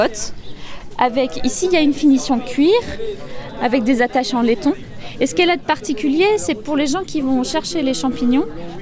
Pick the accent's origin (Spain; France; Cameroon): France; Bourgogne-Franche-Comté; Alors moi, je viens de Bourgogne, en France.